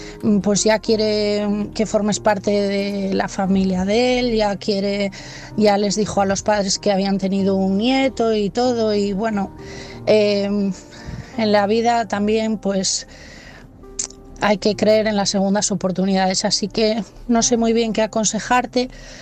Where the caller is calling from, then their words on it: Asturias, Spain; de Asturias